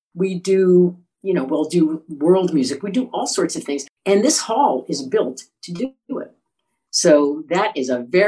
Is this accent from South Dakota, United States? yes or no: no; New York, United States; I'm a New Yorker. I'm a musician.